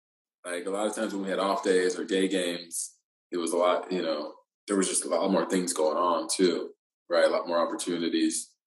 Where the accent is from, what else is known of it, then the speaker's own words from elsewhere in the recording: Texas, United States; I didn't understand all the history because I'm from Texas.